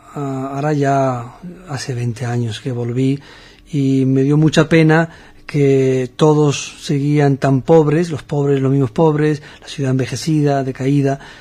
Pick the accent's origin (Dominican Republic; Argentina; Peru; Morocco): Morocco